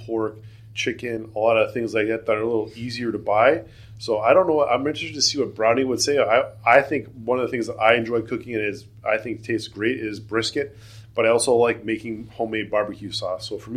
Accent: El Segundo, California, United States; But so I grew up in El Segundo, so that's like a 5-minute, 10-minute drive.

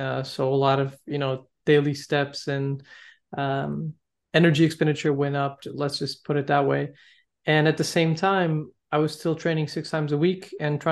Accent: Lisbon, Portugal; Yeah, 100%.

